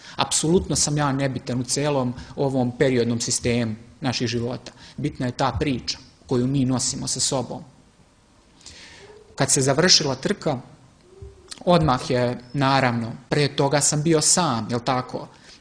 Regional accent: Serbia; born there; Ja sam privilegovan što sam rođen u pravoj veri, pravoslavnoj, i što sam rođen u Srbiji.

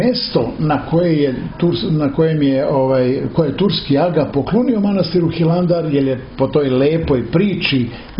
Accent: Kraljevo, Šumadija and Western Serbia, Serbia; pošto mene dosta ljudi poznaju u Kraljevo, odakle sam ja

